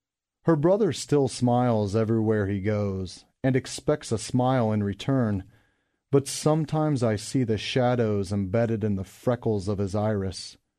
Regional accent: Beavercreek, Ohio, United States; Wow, I grew up in Beaver Creek, Ohio, so I've been around the Dayton area my whole life.

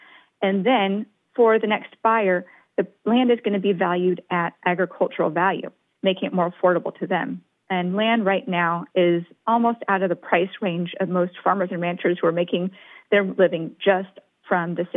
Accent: Portland, Oregon, United States; also born or lived in Gaston; On the weekends, we would be on my family's farm in Gaston, Oregon, in Yamhill County. And on the weekdays, we would be in Southwest Portland.

